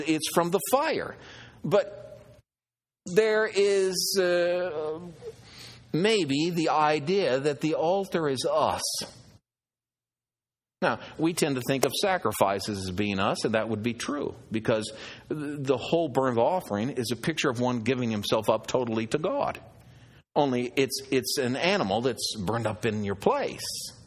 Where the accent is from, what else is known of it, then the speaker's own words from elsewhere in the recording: Oregon, United States; But I grew up in Oregon.